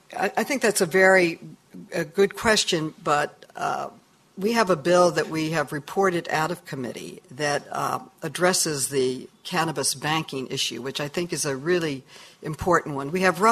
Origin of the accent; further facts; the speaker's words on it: New York, United States; It almost passed in my home state of New York